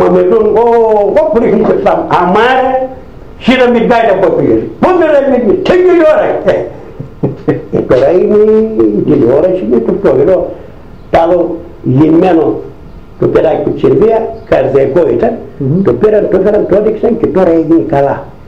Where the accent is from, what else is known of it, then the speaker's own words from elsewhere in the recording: Epirus, Greece; Εμείς είμαστε από την Τράτσα, δηλαδή Ήπειρος, αλλά Έλληνες.